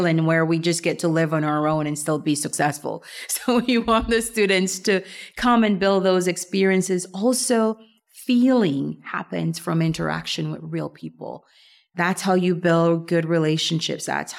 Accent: Belize; I love growing up in Belize.

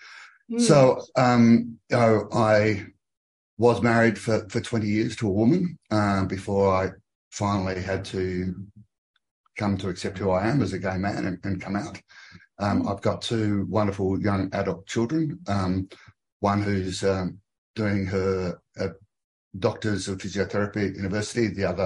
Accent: Adelaide, South Australia, Australia; also born or lived in Melbourne; now in Sydney, Australia; I grew up in Adelaide, the capital of South Australia, and after university I went to Melbourne, the capital of Victoria, and now I'm in Sydney

